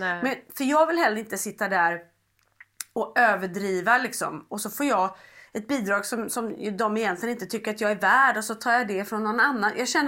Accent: Sundsvall, Västernorrland County, Sweden; Jag är från Sundsvall. Ja, jag gillar ju Sundsvall.

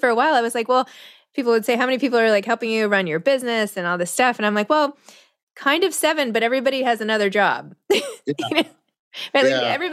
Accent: New York City, New York, United States; I'm from New York City and he grew up in Florida.

